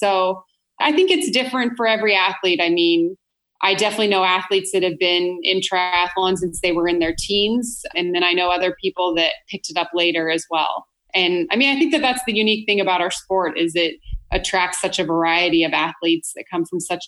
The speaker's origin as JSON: {"language": "English", "town": "Bend", "region": "Oregon", "country": "United States", "tie": "born or raised there", "said": "I was training in Bend, Oregon, which is coincidentally also my hometown."}